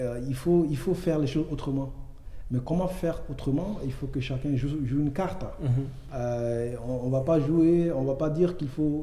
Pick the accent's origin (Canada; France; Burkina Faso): Burkina Faso; Chez nous, au Burkina, on a 45 langues, par exemple.